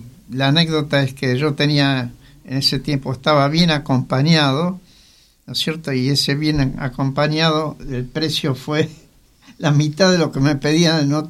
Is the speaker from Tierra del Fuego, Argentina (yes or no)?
no; Lanús, Buenos Aires Province, Argentina; born there; Tamborra vivía a 3 cuadras donde yo nací, en Lanús.